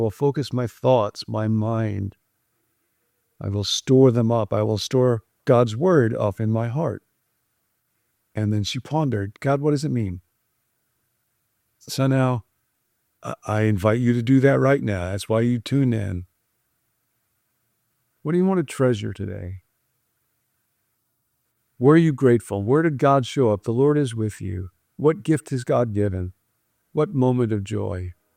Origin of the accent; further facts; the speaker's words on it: Rockford, Illinois, United States; Many, many years ago, my hometown in Rockford